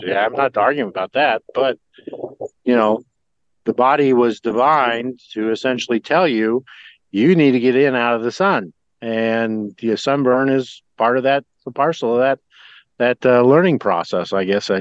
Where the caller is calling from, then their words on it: New Jersey, United States; New Jersey.